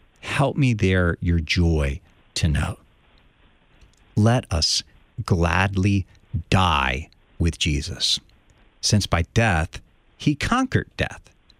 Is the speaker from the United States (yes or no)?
yes; East Coast, United States; growing up on the East Coast, I had actually never heard that hymn until I came to seminary.